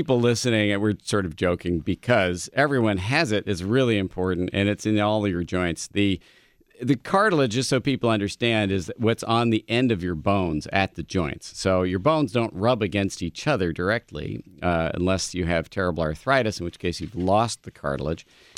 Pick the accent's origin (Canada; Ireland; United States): Ireland; which, you know, as an Irish person, it's hard for me to stop as it is.